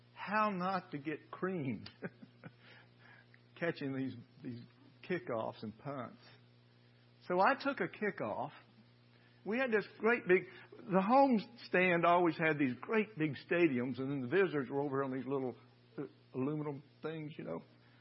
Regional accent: Oklahoma, United States; And I grew up in Oklahoma. And in Oklahoma, all the boys in school, well, you either played football or you took home ec.

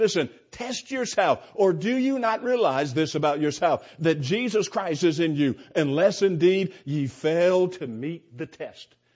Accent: Santa Monica, California, United States; most of you know I'm a Californian. People in California don't make a big deal out of movie stars because you see them all the time. Santa Monica is where I grew up, and I saw movie stars all the time.

